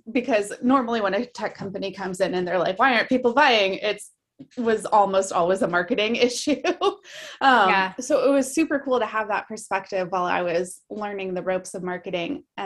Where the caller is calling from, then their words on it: Beaver Creek, Oregon, United States; I am tuning in from the tiny hamlet of Beaver Creek, Oregon. It's not even a real town.